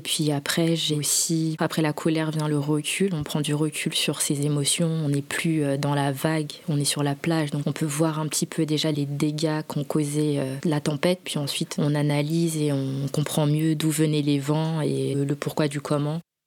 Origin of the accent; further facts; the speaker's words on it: Évry, Île-de-France, France; now in Nantes, France; j'ai 26 ans. J'ai grandi en fait à Évry dans le 91 en région parisienne et j'ai déménagé il y a peu de temps à Nantes à l'âge de 7 ans.